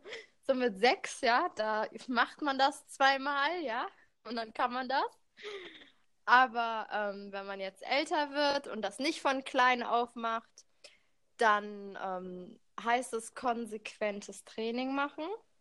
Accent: Ratingen, North Rhine-Westphalia, Germany; ich bin 23 Jahre alt und ich komme aus Ratingen, das ist in der Nähe von Düsseldorf.

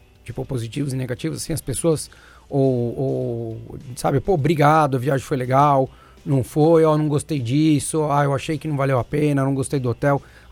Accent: Brazil; Então, eu, por exemplo, eu como brasileiro, não posso comprar um pacote de Nova York com uma agência italiana, por exemplo.

